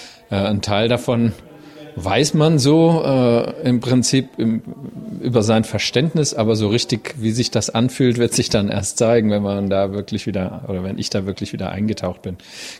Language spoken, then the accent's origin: German; Hesse, Germany; ganz in die Nähe von dem Ort, wo ich herkomme, bei Frankfurt.